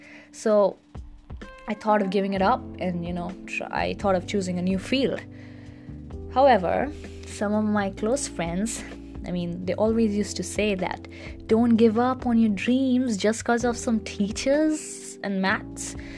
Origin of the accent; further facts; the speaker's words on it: India; English is a second language; By the way, if you find my accent funny, well, letting you know, I'm an Indian, and well, I've gotten that a lot, so many people find my accent funny